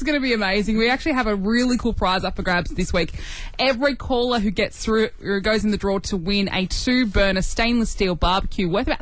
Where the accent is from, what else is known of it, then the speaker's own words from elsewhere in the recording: Bolton Point, New South Wales, Australia; I grew up in Bolton Point. There are a lot of bogans around there. Shout out to Bolton Point.